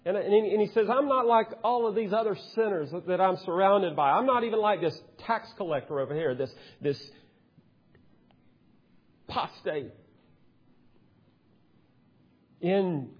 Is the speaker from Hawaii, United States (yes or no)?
no; Georgia, United States; I'm from Georgia, but I think He can.